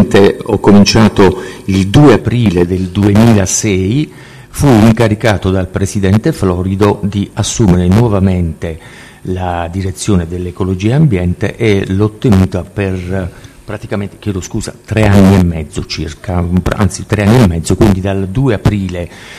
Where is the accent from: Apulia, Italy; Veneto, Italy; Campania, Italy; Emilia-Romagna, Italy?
Apulia, Italy; Taranto; born there; sono nato a Taranto il 23 settembre 52.